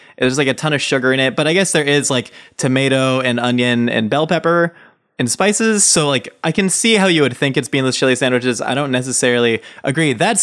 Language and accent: English; California, United States; I'm also from SoCal, so I have no cultural reason for this